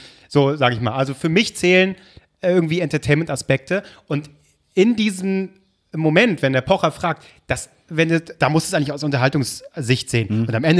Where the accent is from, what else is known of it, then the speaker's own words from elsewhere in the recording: Berlin, Germany; ich bin aus Berlin.